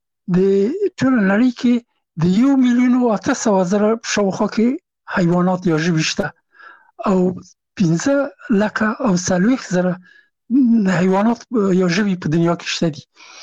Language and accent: Pashto; Afghanistan; now in France; یو افغان هغه هغه زه نه پېژندلم چې زه هم افغان یم، او ما ته یې نه پېژنده چې افغان یم.